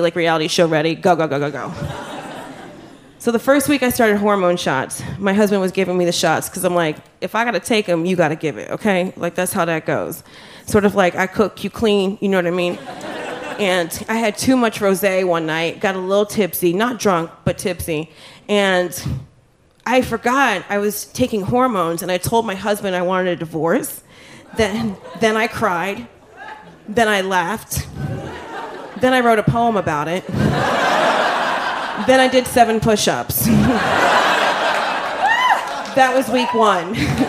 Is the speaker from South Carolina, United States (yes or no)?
no; New Jersey, United States; I'm from Jersey.